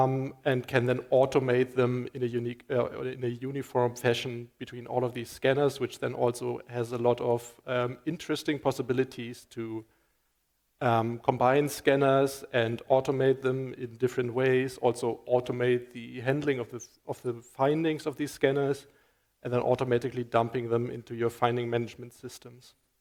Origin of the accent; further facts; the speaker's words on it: Hamburg, Germany; I'm from Hamburg in Germany